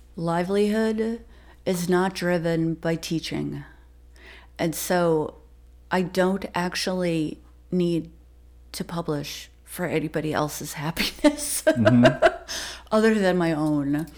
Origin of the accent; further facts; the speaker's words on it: Poughkeepsie, New York, United States; I was born in Poughkeepsie. I know about that miracle suit. And... living in the Hudson Valley my whole life